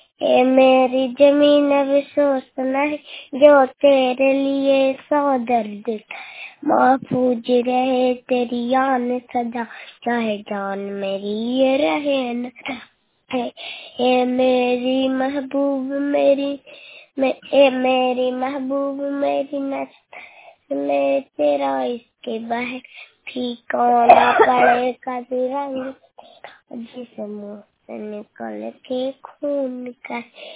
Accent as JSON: {"language": "Hindi", "town": "Laranpur", "region": "Bihar", "country": "India", "said": "मेरा जिला नालंदा है। मेरा प्रखंड इस्लामपुर है। मेरा पंचायत सकरी। मेरा गांव लारनपुर पेड़ पर है।"}